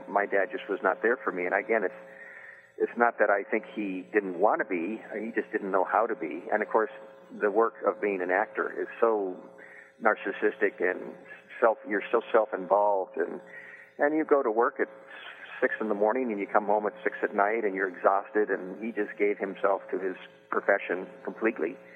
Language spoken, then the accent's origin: English; Beverly Hills, California, United States; think you've been delivered to Beverly Hills to be the son, only child of two movie stars, I thought I was sent from Central Casting to play the role of a son.